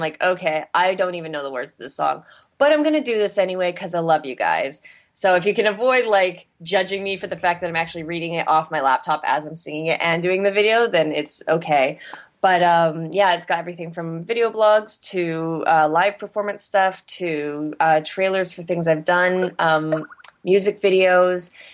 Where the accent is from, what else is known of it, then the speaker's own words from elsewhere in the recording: Vancouver, British Columbia, Canada; I'm too Canadian for that shit. I'm like, I'm Vancouver. I'm in the minority here being like Caucasian looking.